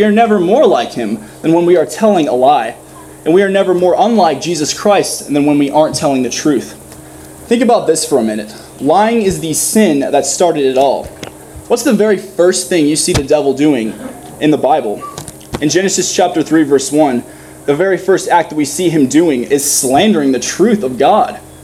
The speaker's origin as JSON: {"language": "English", "town": "Nashville", "region": "Tennessee", "country": "United States", "said": "I'm from Nashville."}